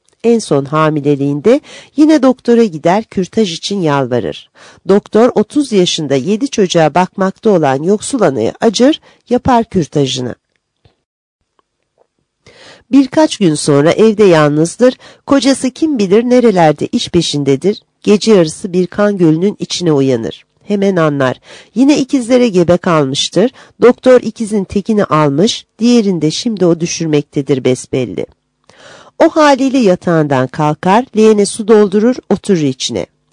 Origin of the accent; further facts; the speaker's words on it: Tutak, Ağrı Province, Turkey; Ben Ağrı Tutak doğumluyum. Doğuda doğdum. Doğuda yetiştim. Bölgeyi, yöreyi bilen bir insanım.